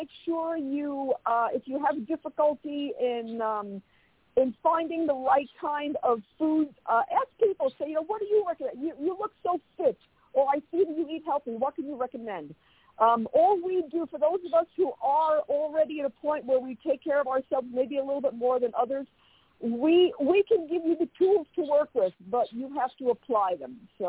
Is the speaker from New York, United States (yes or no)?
yes; New York City, New York, United States; It's my most favorite city in the U.S., and I'm from New York, which is the greatest city in the world.